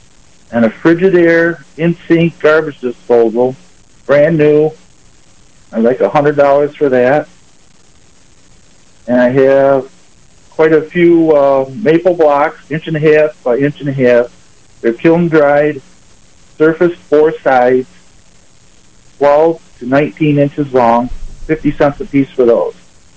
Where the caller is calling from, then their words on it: Dansville, United States; From Dansville.